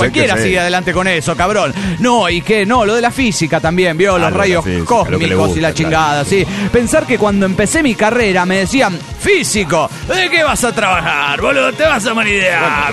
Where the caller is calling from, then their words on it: Phoenix, Arizona, United States; de Phoenix, Arizona